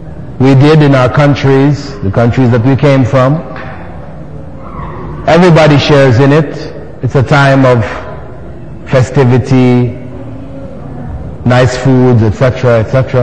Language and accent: English; Toronto, Ontario, Canada; first came into Islam back in the 70s and in Toronto. I grew up in Toronto